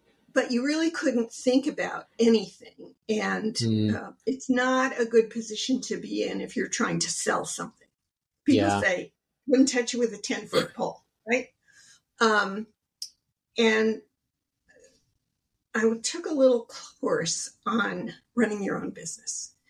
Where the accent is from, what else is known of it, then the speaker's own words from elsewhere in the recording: New Jersey, United States; also born or lived in Manhattan; And I was living in Manhattan, New York City for many, many years. I grew up in New Jersey, and I always thought, oh boy, I'll really be a grown-up and I'll really be cool if I go and live in New York City.